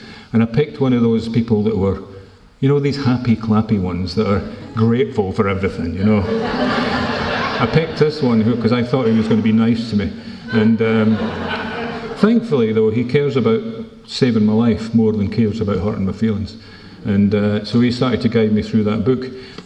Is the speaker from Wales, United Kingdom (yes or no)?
no; Scotland, United Kingdom; Originally, I'm from Scotland, from near Edinburgh.